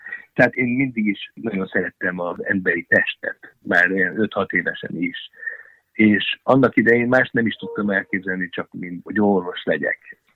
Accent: Nagykőrös, Pest, Hungary; Én Nagykőrösön születtem, az egy kis város, körülbelül egy óra Pesttől vonattal

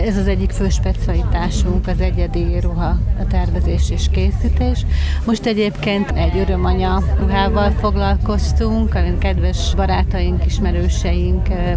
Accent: Szabolcs-Szatmár-Bereg, Hungary; Én mondjuk, én ugye szabolcsi vagyok, tehát az én családom szabolcsi

